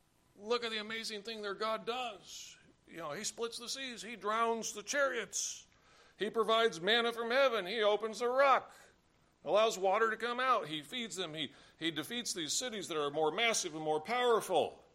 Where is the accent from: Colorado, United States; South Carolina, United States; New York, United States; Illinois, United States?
South Carolina, United States; moved away; When I came here from South Carolina, I couldn't believe how perverse you people were.